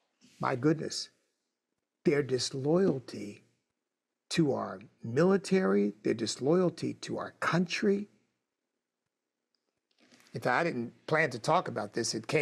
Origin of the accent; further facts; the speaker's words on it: United States; the great blessing that I acknowledge of being an American.